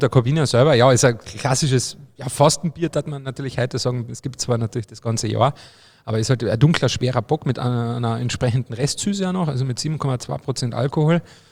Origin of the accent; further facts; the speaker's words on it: Obervellach, Carinthia, Austria; weil mein Heimatort Oberfellach im Mölltal ist ja eine Partnergemeinde der Stadt Freising